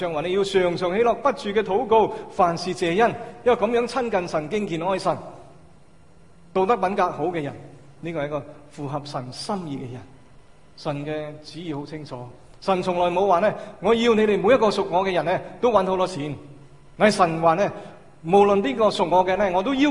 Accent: China; 所以我们中国人经常说呢

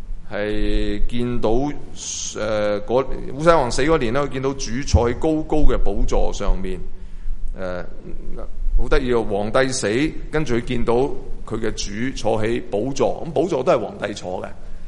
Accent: Hong Kong; 我哋香港人會，如果我翻譯呢段呢

